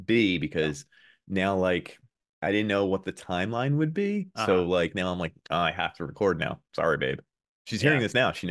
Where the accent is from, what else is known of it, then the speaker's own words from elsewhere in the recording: Philadelphia, Pennsylvania, United States; I'm from Northeast Philadelphia.